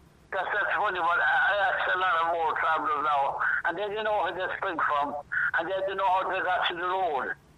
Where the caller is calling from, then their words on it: Tralee, County Kerry, Ireland; I'm at my own house out here in Tralee, County Kerry, Mountain Court.